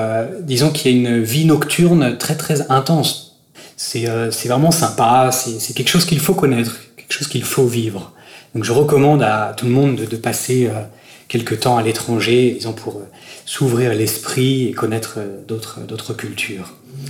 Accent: France; je sais ouvrir les huîtres, je suis français

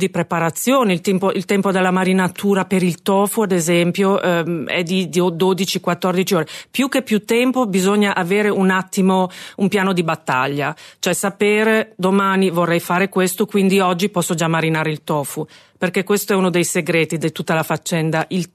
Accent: Carpi, Emilia-Romagna, Italy; also born or lived in Bolzano / Rome; Io sono un misto, mia mamma è veneta, di Conegliano, mio padre è nato a Carpi, però io sono nata a Bolzano, poi abbiamo vissuto a Roma e poi siamo tornati a Carpi.

